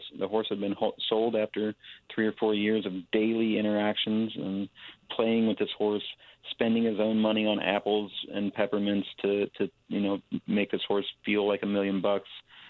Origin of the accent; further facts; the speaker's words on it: Louisville, Kentucky, United States; I mean, I'm from Louisville. We're from Kentucky, and we're sort of inundated with the majesty of racing and of the Derby